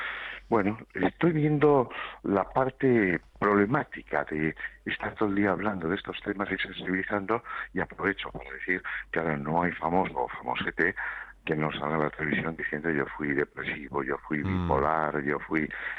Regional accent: Estella, Navarre, Spain; born there; pues yo nací en Estella, soy hijo único

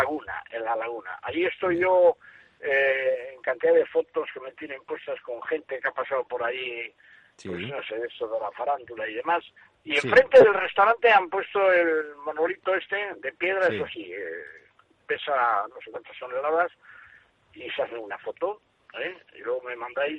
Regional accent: Cantabria, Spain; en mi pueblo, y te sientas a 300 metros, veis la casa donde nací, la escuela donde estudié, la iglesia donde me bautizaron, miras a la derecha, Peñalabra

